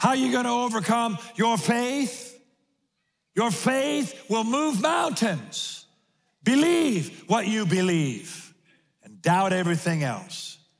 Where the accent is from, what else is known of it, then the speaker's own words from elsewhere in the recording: Spanaway, Washington, United States; I'm a kid from Spanaway.